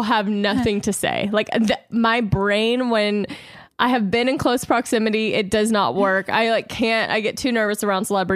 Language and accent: English; Louisiana, United States; I remember when I lived growing up in Louisiana